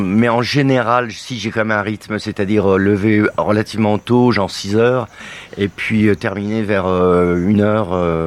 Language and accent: French; Grand Est, France; Je suis Lorrain de Souche. J'ai fait 4 ans aux arts appliqués à Metz.